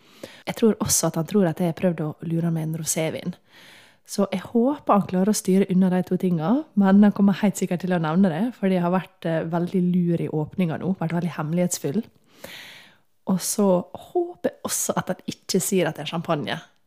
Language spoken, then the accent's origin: Norwegian; Møre og Romsdal, Norway; Er det fordi jeg er sunnmøring?